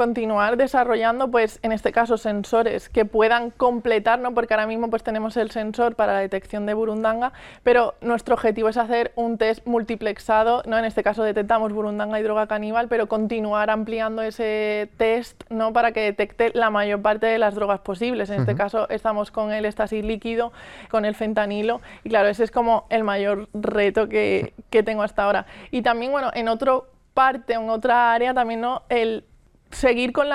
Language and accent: Spanish; Seville, Andalusia, Spain; now in Valencia, Spain; yo soy de Sevilla y me desplacé a Valencia